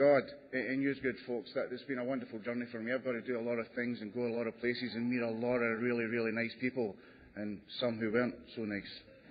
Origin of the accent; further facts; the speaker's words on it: Scotland, United Kingdom; And I'm originally from Scotland, you know, so we got a lot of it there, you know.